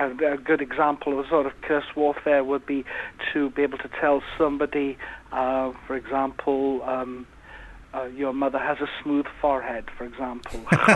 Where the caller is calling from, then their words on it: Wales, United Kingdom; It's actually North Wales.